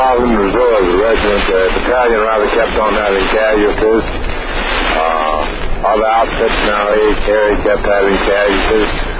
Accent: Rockdale, Texas, United States; Rockdale, Texas.

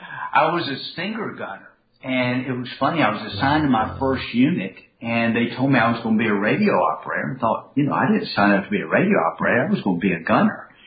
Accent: Commerce, Georgia, United States; Yeah, I was born and raised in Commerce, Georgia. I know my accent never gives me away, but born and raised in Commerce, and I went to the University of Georgia.

